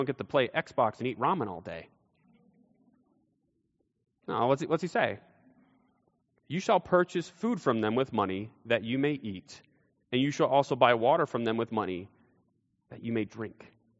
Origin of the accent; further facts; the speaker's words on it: West Virginia, United States; Growing up, when people would ask, well, they would find out I was from West Virginia, they would ask me if I had 11 toes often.